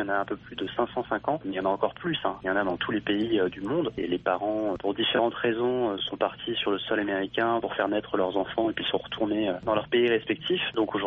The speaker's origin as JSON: {"language": "French", "country": "France", "tie": "born or raised there", "also_born_or_lived": "California, United States", "said": "je suis né il y a maintenant 33 ans en Californie et j'ai quitté les États-Unis à l'âge de 18 mois pour la France avec mon père."}